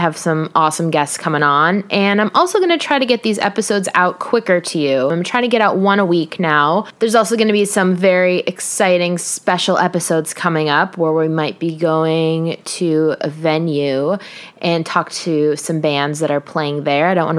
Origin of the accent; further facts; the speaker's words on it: Minneapolis, Minnesota, United States; moved away as an adult; I'm from Minneapolis.